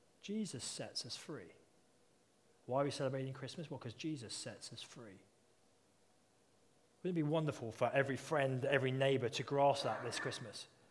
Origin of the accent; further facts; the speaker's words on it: United Kingdom; Now, being very British, I've not seen a lot of you leap like calves.